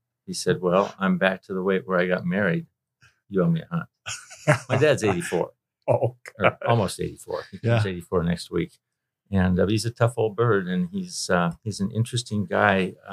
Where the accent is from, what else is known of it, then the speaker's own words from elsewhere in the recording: Idaho, United States; my father was a professor, so we did move around a little bit. He taught in Utah and Indiana and Montana, but finally moved to Boise State.